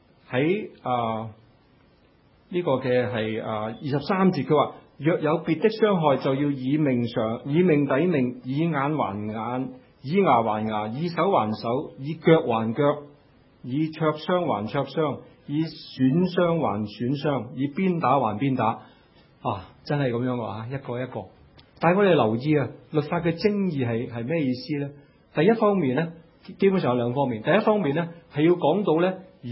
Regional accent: China; 就好似我哋中国人咧话咧，系有仇不报非君子。

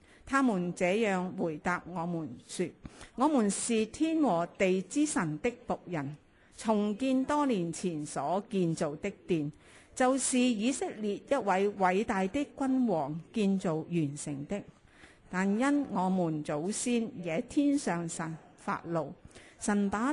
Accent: Hong Kong; 即是我哋香港人叫插水式

